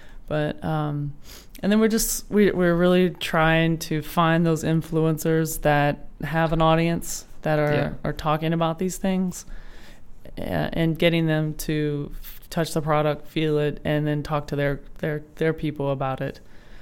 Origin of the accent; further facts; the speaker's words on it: Donaldsonville, Louisiana, United States; in my hometown of Donaldsonville.